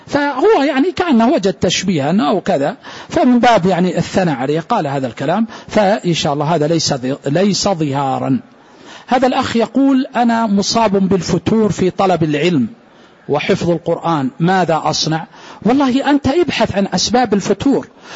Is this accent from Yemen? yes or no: no; Saudi Arabia; سواء هنا في داخل بلادنا المملكة العربية السعودية